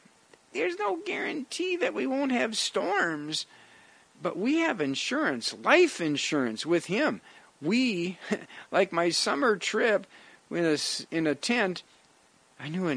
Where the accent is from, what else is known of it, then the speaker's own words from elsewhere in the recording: Wisconsin, United States; Now, as a kid growing up in Wisconsin, I remember camping sometimes with Boy Scouts in the middle of summer